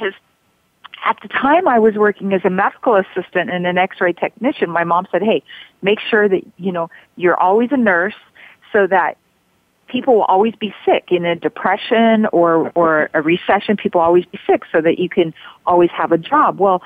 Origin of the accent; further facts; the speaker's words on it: Oregon, United States; Well, I grew up in Oregon in a small town, typical small town girl, and wanted to get the hell out of that town.